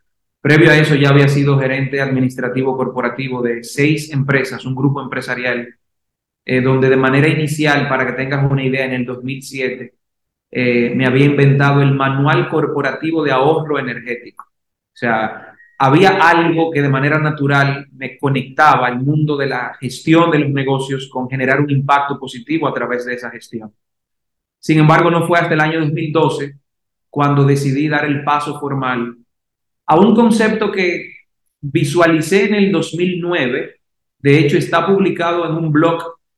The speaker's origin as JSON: {"language": "Spanish", "town": "Santiago de los Caballeros", "region": "Santiago", "country": "Dominican Republic", "moved": "as an adult", "lives_now": "Santo Domingo, Dominican Republic", "said": "Sabes que soy santiaguero, realmente soy de Santiago, de los Caballeros, pero decidí mudarme a Santo Domingo a mis 20 años, hace ya unos 16 años que vine a Santo Domingo."}